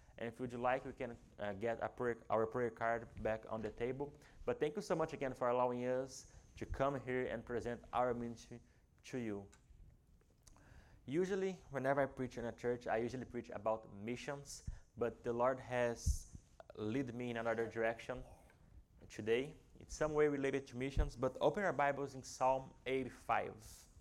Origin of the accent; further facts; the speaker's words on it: Brazil; my wife and I, we are missionaries from Brazil to Brazil. And I say that because we both grew up in Brazil. I am a Brazilian. I am the result of missions in Brazil.